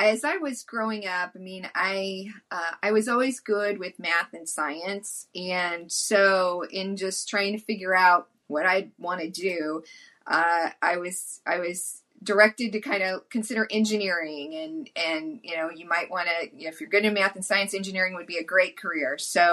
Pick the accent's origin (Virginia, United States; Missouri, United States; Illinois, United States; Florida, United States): Missouri, United States; I grew up in Missouri, but I grew up in central Missouri, a small town near Jefferson City. And, you know, grew up on a cattle farm.